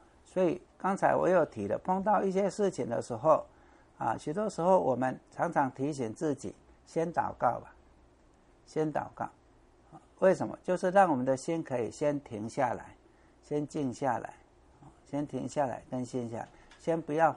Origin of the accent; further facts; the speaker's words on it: Fujian, China; accent: Minnan; 所以以前我们那个老人家我们闽南话叫行楼